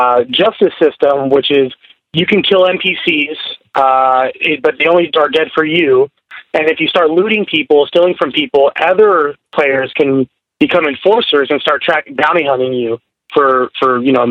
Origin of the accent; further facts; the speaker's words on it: Bakersfield, California, United States; I'm from Bakersfield, California.